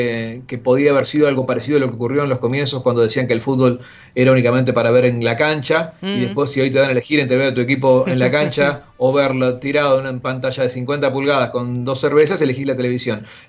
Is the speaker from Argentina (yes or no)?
yes; Buenos Aires, Argentina; born there; also born or lived in Bahía Blanca; Acá en Buenos Aires.